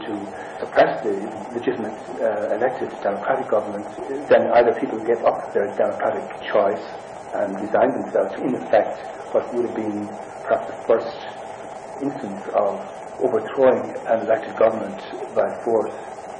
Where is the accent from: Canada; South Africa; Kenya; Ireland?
Ireland; Kilkenny, Leinster; My own sort of background, in a way, is that I come from Kilkenny, which is, as I said, not too far from here, but I've worked in the north since about 1970